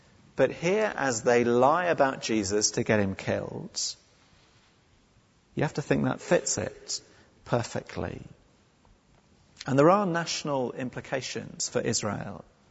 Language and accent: English; England, United Kingdom; I'm proud of being English, and I'm proud of being able to trace my family back to however many generations.